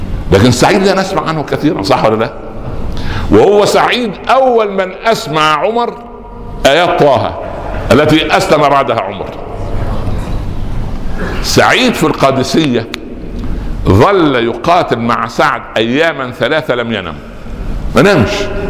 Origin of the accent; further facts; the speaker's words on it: Upper Egypt, Egypt; عندنا في الصعيد يقولوا ايه يضحك بالضحك رخيص